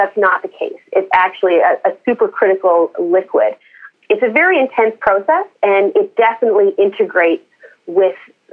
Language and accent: English; Newfoundland and Labrador, Canada; So I'm actually from Newfoundland originally, proud Newfoundlander, but I did my law degree in Saskatchewan.